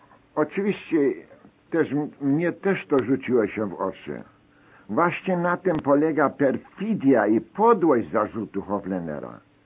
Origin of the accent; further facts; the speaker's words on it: Germany; Polish is a second language; Czułem się także jako Niemiec do pewnego stopnia odpowiedzialny i przez to zobowiązany bronić przed moim polskim przyjacielem honoru naszej niemieckiej instytucji.